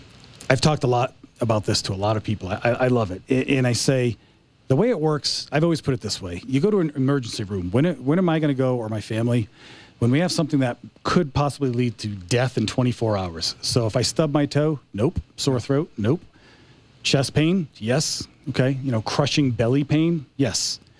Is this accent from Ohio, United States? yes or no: no; Massachusetts, United States; I came from Massachusetts.